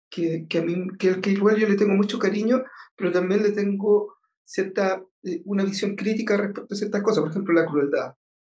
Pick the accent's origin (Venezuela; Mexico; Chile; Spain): Chile; Antofagasta; born there; yo nací en Antofagasta. Viví harto tiempo en la provincia también, porque por mi trabajo me tocaba estar en distintos lugares, especialmente Puerto Cisne, Los Ángeles, también estuve en Copiapó